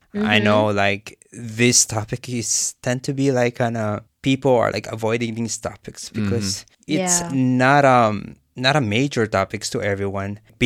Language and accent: English; Philippines; moved away; Yeah, I came from the Philippines, and I'm a senior graduating now.